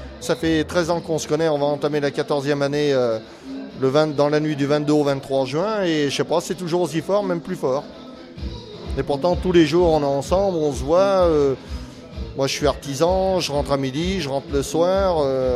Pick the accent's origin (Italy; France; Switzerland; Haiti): France; Rouillac, Nouvelle-Aquitaine; Bon, on est de Rouillac. On n'est pas de loin.